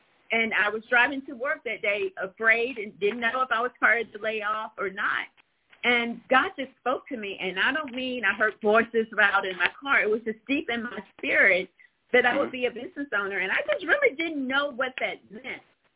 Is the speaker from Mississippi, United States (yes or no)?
yes; Mississippi, United States; We're from Mississippi, and Mississippi has a lot to offer.